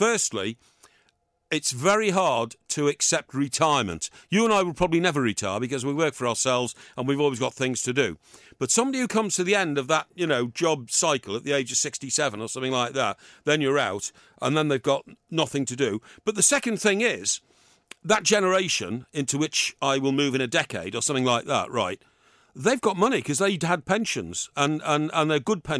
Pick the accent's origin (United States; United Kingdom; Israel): United Kingdom; Chester, North West England; My hometown, Chester, Liverpool, Manchester, certainly in London, Belfast I've been in.